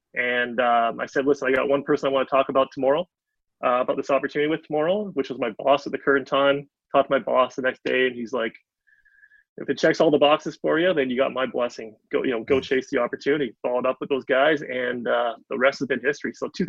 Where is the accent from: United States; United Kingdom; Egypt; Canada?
Canada; Vancouver, British Columbia; Both my parents were born in Trinidad, and I was so I was born here in Vancouver.